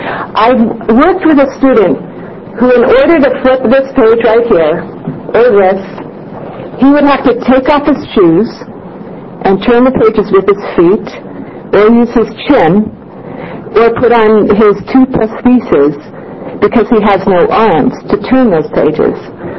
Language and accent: English; Springfield, Oregon, United States; I am I'm from Springfield, Oregon.